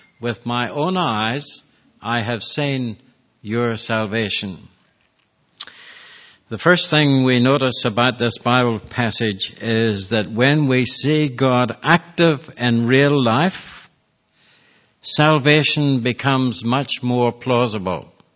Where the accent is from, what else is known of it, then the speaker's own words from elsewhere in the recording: Northern Ireland, United Kingdom; born there; my colleague here, John, and I were born in the same city in Northern Ireland.